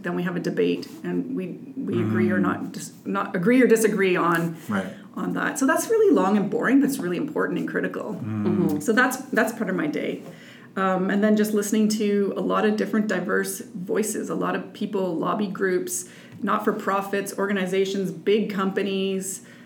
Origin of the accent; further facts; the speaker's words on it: Ottawa, Ontario, Canada; But I grew up in Ottawa, living with my mother and primarily my stepfather.